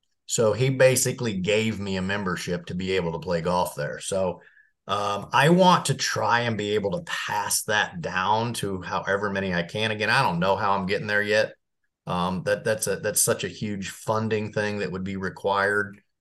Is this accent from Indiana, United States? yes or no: yes; Marion, Indiana, United States; Because I grew up in Marion, Indiana. My parents were, I call it, lower middle class